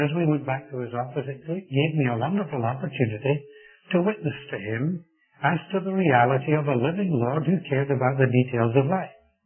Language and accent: English; Scotland, United Kingdom; This made me feel good as a Scotsman.